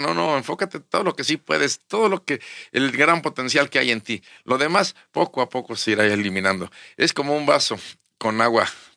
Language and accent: Spanish; Querétaro, Mexico; yo que vengo de Querétaro, nosotros que venimos de Querétaro